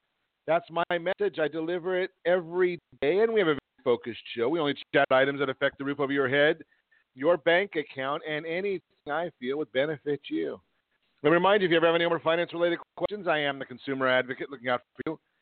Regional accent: Los Angeles, California, United States; Growing up in Los Angeles, I must admit, nothing in the sports world in the Boston area am I a fan of.

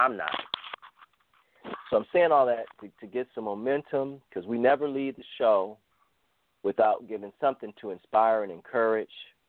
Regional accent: Cleveland, Ohio, United States; I'm born and raised in Cleveland, Ohio. I'm a Cleveland inner city kid at heart, and always will be.

